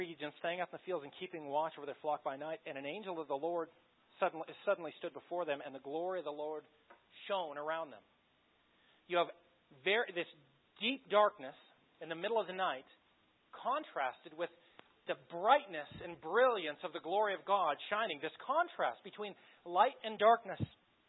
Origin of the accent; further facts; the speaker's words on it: Beulah, Colorado, United States; But I grew up in Beulah, not far between Beulah and Wetmore, not even in the city of Beulah.